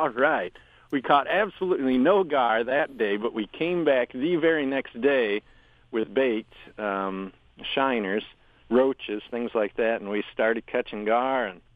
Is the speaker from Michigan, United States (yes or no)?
yes; Michigan, United States; born there; 1963. I was born in Michigan.